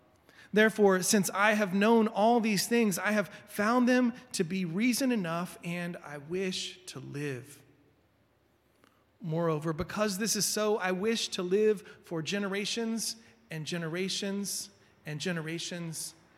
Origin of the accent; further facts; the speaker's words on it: Kentucky, United States; moved away; More than 30 years have gone by since my leaving Kentucky. Hence, my inward search did not begin with my home state.